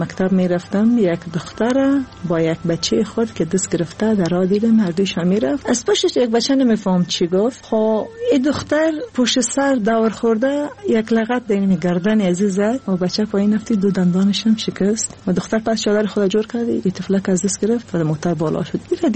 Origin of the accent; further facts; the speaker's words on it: Afghanistan; moved away; بعد از افغانستان آمدیم